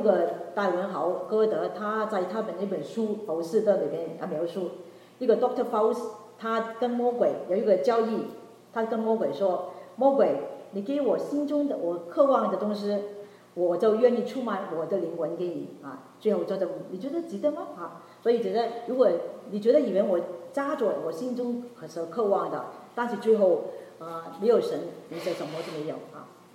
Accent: China; moved away; 我们从中国移民到过来这里

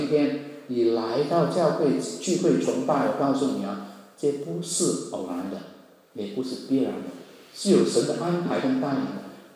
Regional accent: Hong Kong; 我是在一个教会的学校啊，我老家是香港啊，有很多教会的学校

